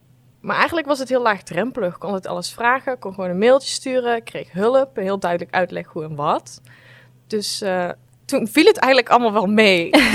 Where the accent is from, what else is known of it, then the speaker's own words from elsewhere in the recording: Roosendaal, North Brabant, Netherlands; Ik kom uit Roosendaal.